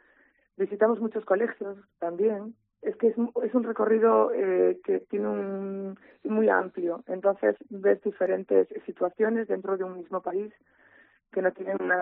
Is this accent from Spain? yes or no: yes; Galicia, Spain; Somos los únicos gallegos que participamos